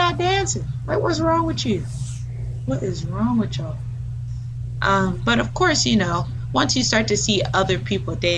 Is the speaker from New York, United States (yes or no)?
no; Maryland, United States; And I haven't been all over the world, but growing up in Maryland, you have to be in a specific bubble.